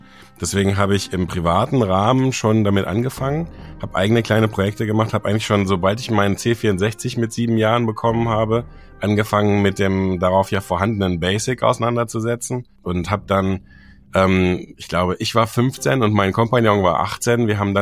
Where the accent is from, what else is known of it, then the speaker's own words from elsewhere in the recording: Bochum, North Rhine-Westphalia, Germany; Und ich bin selber Bochumer, habe in Bochum gewohnt.